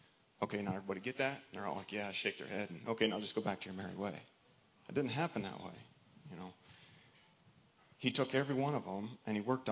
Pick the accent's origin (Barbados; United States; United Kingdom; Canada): United States; You know, I'm an American, and I go to church once in a while with family